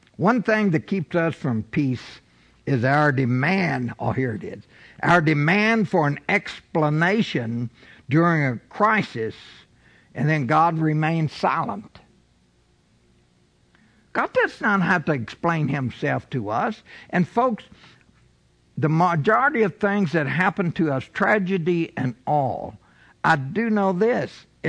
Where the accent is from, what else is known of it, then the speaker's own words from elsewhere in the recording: Buffalo, Kentucky, United States; It's easier for me because I grew up in Buffalo, Kentucky, on Buffalo Hill.